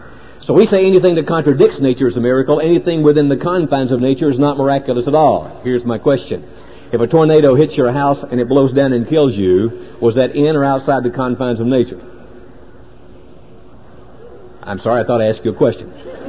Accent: Augusta, Georgia, United States; I'm from Augusta, Georgia. In our part of the country, we have killer tornadoes.

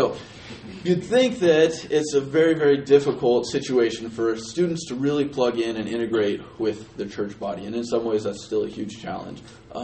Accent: Colorado, United States; I'm originally from Colorado

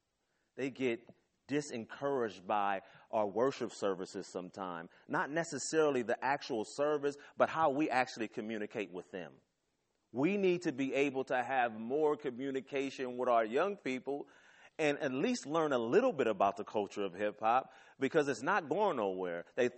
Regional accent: Oakland, California, United States; because I grew up in East Oakland.

